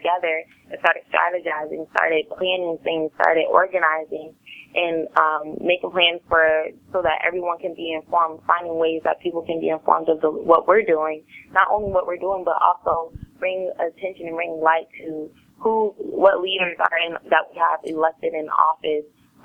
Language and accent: English; Oviedo, Florida, United States; I grew up in Oviedo. Oviedo is a small town, right next to Sanford and right outside of Orlando.